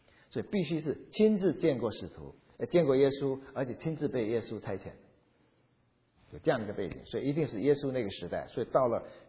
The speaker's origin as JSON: {"language": "Chinese", "country": "China", "said": "或者我们中国人习惯性就皇帝叫做钦差大臣"}